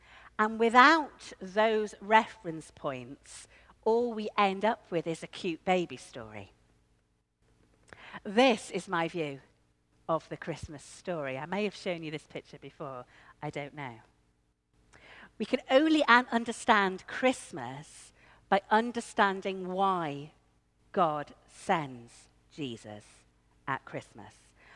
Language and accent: English; Yorkshire and the Humber, United Kingdom; I can't even tell the difference between a cow and a donkey. And I'm from Yorkshire.